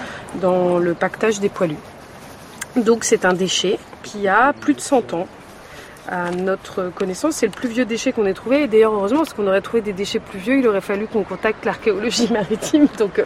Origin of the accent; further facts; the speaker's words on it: Le Conquet, Brittany, France; Moi, j'ai 42 ans, j'ai fait ça enfant, parce que c'était la tradition. On est du Conquet dans ma famille.